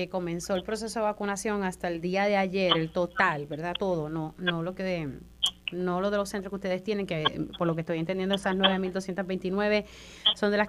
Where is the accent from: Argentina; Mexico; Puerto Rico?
Puerto Rico; Utuado; Yo soy de Ángeles Utuado, pero mis abuelos también son, ¿verdad?, de San Sebastián y Lares